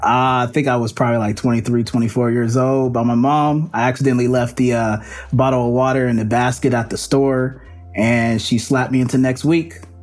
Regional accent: Lithonia, Georgia, United States; I'm from the South, Lithonia, Georgia, to be exact. So I guess you can say I'm a Southern gentleman.

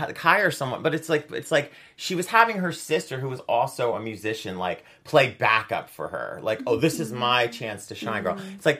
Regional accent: New Jersey, United States; She had a big presence, you know? Like, I'm from Jersey.

